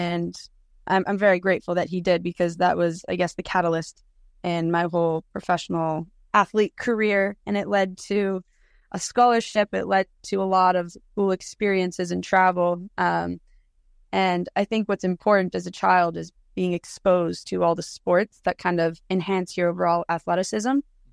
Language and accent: English; Winnipeg, Manitoba, Canada; moved away as an adult; also born or lived in Philadelphia; I'm from Winnipeg, Manitoba, so like the heart, the middle of Canada, just above North Dakota, Minnesota area. And I grew up there with my family. They all still live there until about age 18 when I moved to Philadelphia on a squash scholarship.